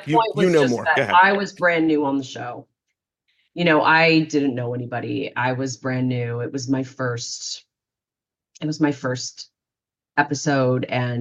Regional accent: Canada; I remember he got a real kick out of me being Canadian.

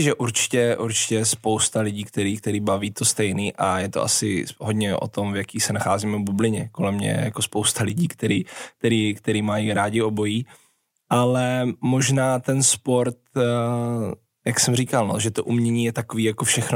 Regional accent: Brno, South Moravian Region, Czechia; já jsem z Brna a tam ta agrese jako velmi silná vůči ostatním týmům

